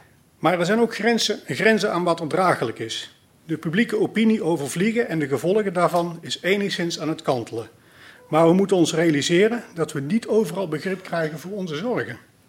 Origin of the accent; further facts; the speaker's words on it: North Brabant, Netherlands; accent: Brabant; Aan mijn accent hoort u waarschijnlijk dat mijn roots in Brabant liggen.